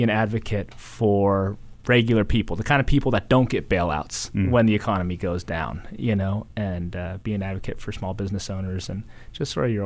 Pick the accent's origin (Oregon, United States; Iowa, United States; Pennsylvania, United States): Oregon, United States; So I grew up in Oregon. My parents met in Mount Angel, so that's sort of the place that I always loved growing up.